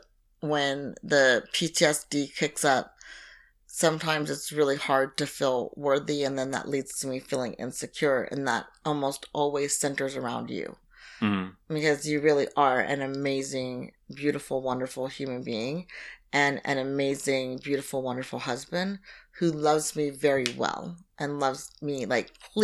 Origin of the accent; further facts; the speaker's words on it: United States; because I so strongly identify as an American